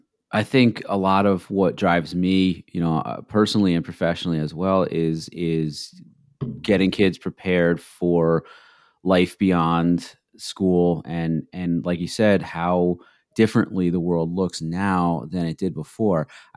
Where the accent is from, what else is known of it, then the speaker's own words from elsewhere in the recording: Connecticut, United States; And my home state of Connecticut's own, I guess, former education department secretary.